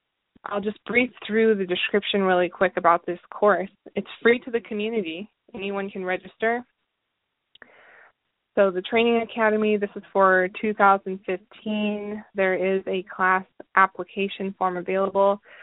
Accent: Desert Hot Springs, California, United States; And so personally, me, I grew up in Desert Hot Springs all my life.

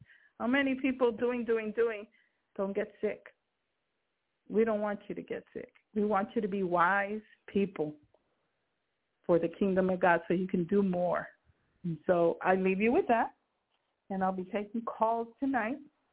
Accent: Brooklyn, New York, United States; accent: Brooklyn; And my Brooklyn accent came out a little bit.

